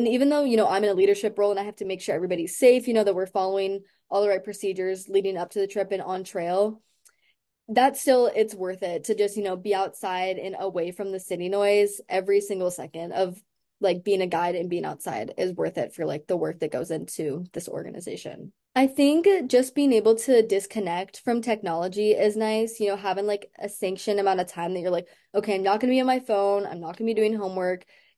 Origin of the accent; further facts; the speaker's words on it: Oregon, United States; And I'm from Oregon, and so I just have such a love and a passion for the outdoors.